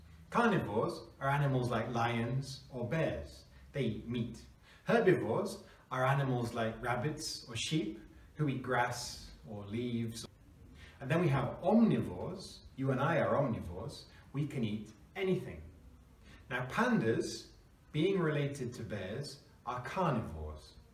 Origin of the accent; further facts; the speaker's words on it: England, United Kingdom; We in the West, I'm from England, didn't know about pandas until 1869.